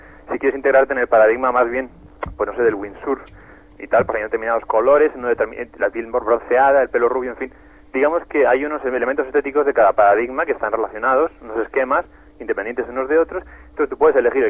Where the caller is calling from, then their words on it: Madrid, Community of Madrid, Spain; de Madrid.